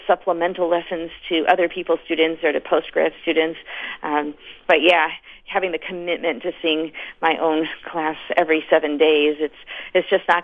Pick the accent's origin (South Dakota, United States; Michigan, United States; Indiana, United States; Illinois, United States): Illinois, United States; Chicago; I was about to record the Brahms Violin Concerto with my hometown orchestra, the Chicago Symphony.